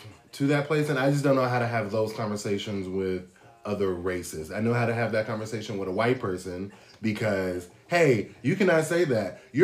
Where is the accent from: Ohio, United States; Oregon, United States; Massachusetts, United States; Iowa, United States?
Oregon, United States; now in New York, United States; Just growing up in Oregon, it just wasn't a word that was in my vocabulary.